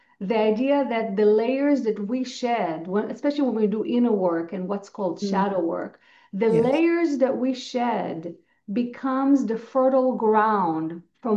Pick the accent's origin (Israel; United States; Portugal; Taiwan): Israel; Also, growing up in Israel, people there tend to be very direct, very assertive